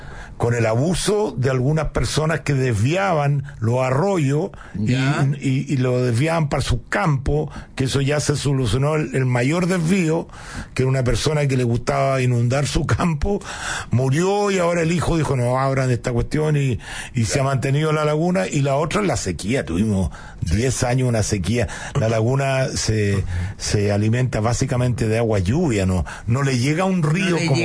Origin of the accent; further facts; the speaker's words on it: Aculeo, Santiago Metropolitan, Chile; Que la gente de la laguna, los que somos de Aculeo, ¿no es cierto?, navegamos re poco